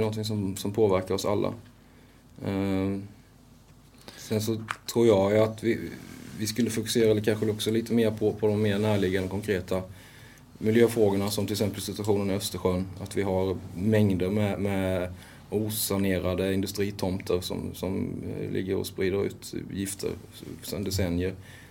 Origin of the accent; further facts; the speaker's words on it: Sweden; medan som för mig, på basis av att jag är svensk, måste betala 100%.